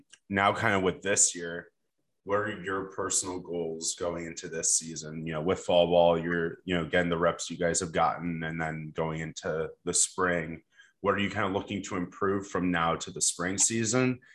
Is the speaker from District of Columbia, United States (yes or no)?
no; Florida, United States; Cause I'm from Florida and I've talked to you guys off air about this.